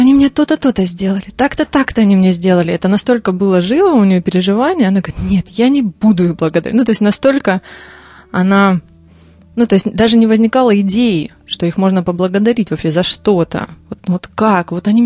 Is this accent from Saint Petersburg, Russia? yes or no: no; Krasnodar, Krasnodar Krai, Russia; born there; Вот я родилась, например, в Краснодаре